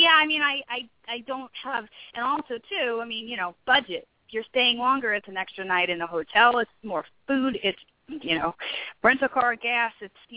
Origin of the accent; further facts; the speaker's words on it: New York, United States; because I'm from Long Island, so there's no neighboring states, really.